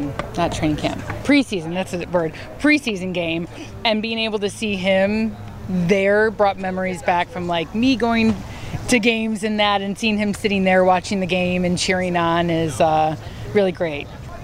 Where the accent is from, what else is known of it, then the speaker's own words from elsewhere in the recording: Buffalo, New York, United States; Born and raised in Buffalo, we've been to games